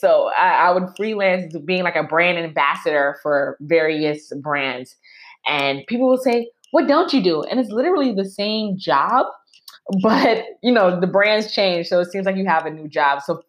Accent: New York, United States; One, I'm a New Yorker, so we have like that bravado. So regardless, like I'm a New Yorker, so I'm gonna put myself first off top, right?

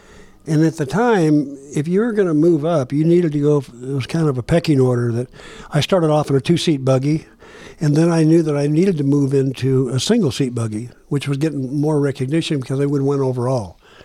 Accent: San Diego, California, United States; also born or lived in Tulsa; Born in Oklahoma, Tulsa, Oklahoma, and then grew up in San Diego.

